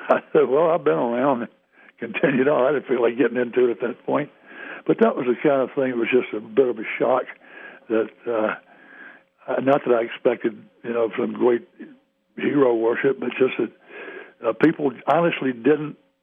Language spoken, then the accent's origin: English; the South, United States; Where I'm from the South.